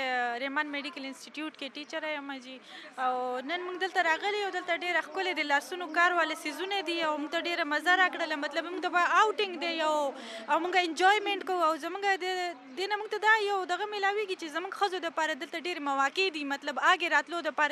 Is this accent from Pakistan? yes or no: yes; Khyber Pakhtunkhwa, Pakistan; موږ د سوات نه راغلی یو، … زم په سوات سنگوټا کې خپل سنټر دے